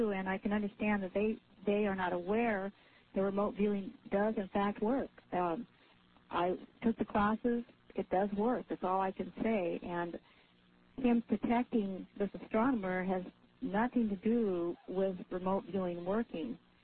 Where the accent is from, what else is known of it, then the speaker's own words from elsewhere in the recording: Anchorage, Alaska, United States; I'm from Anchorage.